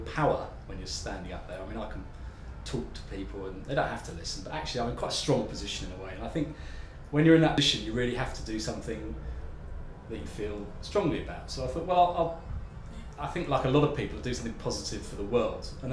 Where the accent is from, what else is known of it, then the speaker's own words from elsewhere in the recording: Bristol, South West England, United Kingdom; I'm from Bristol, and I'm 52.